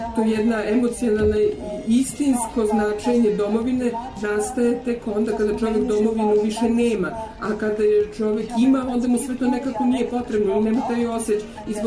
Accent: Romania; Serbian is a second language; now in Serbia; Ja dolazim iz Rumunije, ja sam tamo doživela diktaturu

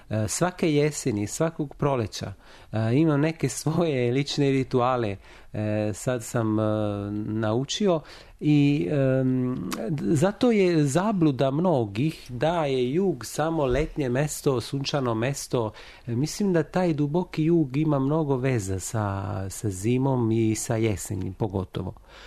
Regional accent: Italy; also born or lived in Lund; ja dolazim iz Italije.

